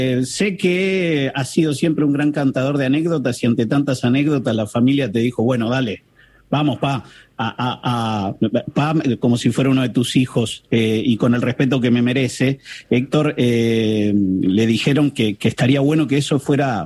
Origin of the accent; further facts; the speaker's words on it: Argentina; yo tengo 46 años, pero he descubierto que mi educación sentimental, emocional y cinematográfico como argentino